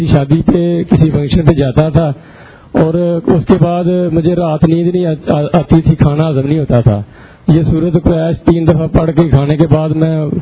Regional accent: Kamoke, Punjab, Pakistan; اور میں کاموگی سے آیا ہوں.

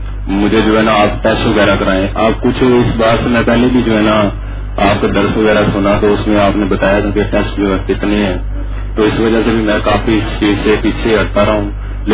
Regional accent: Jhelum, Punjab, Pakistan; السلام علیکم … جیلم سے آیا

